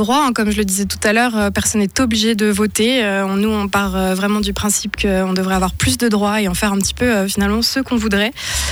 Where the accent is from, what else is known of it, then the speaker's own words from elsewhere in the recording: France; now in Switzerland; je suis française et que ça fait 8 ans que je suis en Suisse et j'ai absolument tout mon cercle d'amis, je travaille ici.